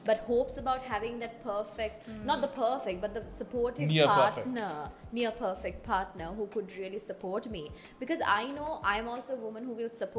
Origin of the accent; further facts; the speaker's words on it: Galle, Southern Province, Sri Lanka; Okay, so I went to Sacred Heart Convent Gaul because my hometown is Gaul.